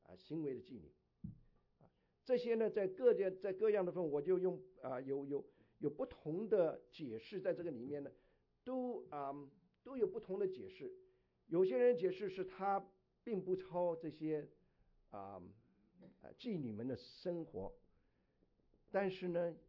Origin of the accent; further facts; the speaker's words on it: China; 我们中国人应该最明白，我们中国人城墙很多的时候是里面有住家的